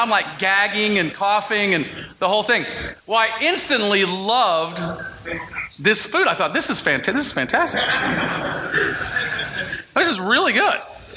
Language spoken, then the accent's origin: English; Texas, United States; So when I grew up in Texas with my family, my parents, we ate out for almost every dinner.